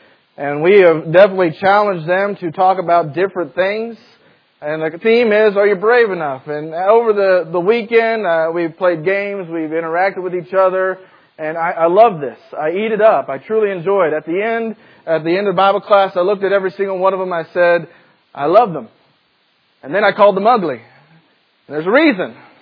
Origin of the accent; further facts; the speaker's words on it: United States; And I do talk fast, maybe because I'm from Missouri, Arkansas.